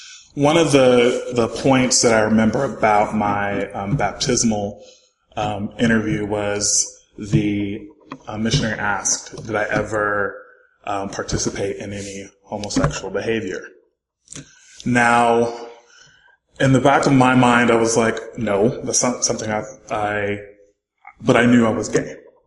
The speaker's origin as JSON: {"language": "English", "region": "North Carolina", "country": "United States", "said": "Yes, I'm from North Carolina. I'm going to go to BYU."}